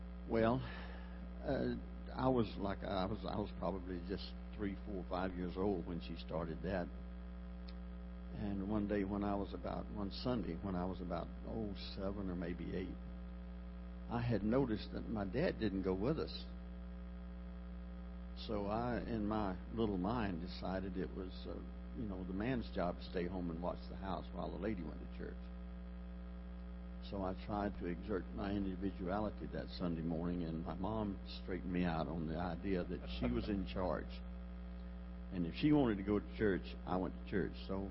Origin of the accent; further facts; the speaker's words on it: Columbus, Georgia, United States; I grew up in Columbus, Georgia. Pardon me. A little neighborhood called Ogletree Woods. And in my youth, we didn't even have a church in that neighborhood.